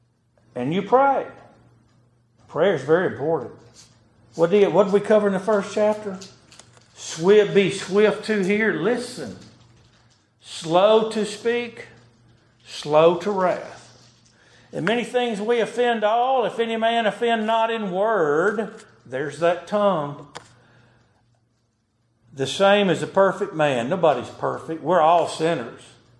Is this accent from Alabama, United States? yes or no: yes; Leeds, Alabama, United States; also born or lived in Birmingham, Alabama; Fifth grade, we moved from Birmingham, Alabama, from an apartment to a farm in Leeds on the top of a mountain, 240 acres full of horses.